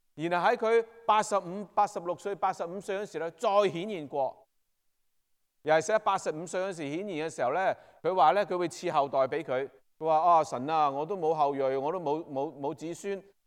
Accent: Yuen Long, Hong Kong; 我在元朗住的那时候，我一出去九龙的时候，我必定经过很大的山。无论我小的时候在那里也好，或者我上次两年前、两三年前回香港也好

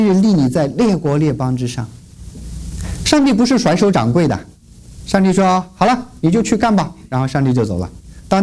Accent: Urumqi, Xinjiang, China; now in United States; 在我的家乡乌鲁木齐那边

